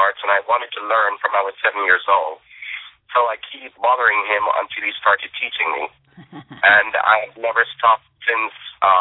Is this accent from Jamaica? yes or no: yes; Jamaica; born there; I was born in Jamaica, and my grandfather is from China, Guangdong, China.